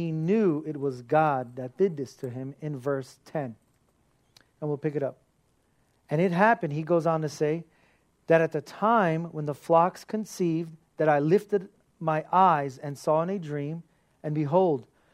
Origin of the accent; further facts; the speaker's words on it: United States; Even though I grew up in America, we are Americans, but not.